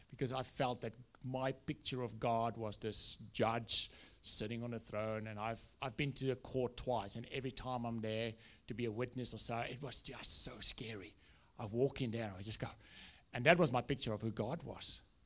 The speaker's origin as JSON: {"language": "English", "country": "South Africa", "first_language": "Afrikaans", "second_language": "English", "said": "when I speak inappropriate words in Afrikaans, which is my mother tongue, we all laugh."}